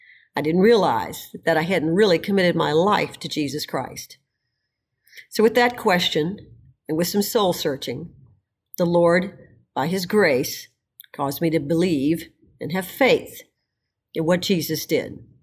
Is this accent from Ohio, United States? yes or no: no; Houston, Texas, United States; also born or lived in Dallas; I'm from Houston originally, grew up there, went to high school there, and then I went to a university in Dallas, Texas.